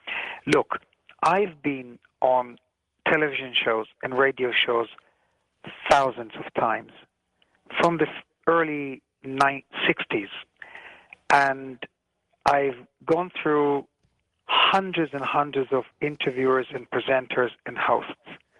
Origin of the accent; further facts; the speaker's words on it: Tel Aviv, Tel Aviv District, Israel; I'm an Israeli. I was born in Tel Aviv, and it was the best country to produce such a show.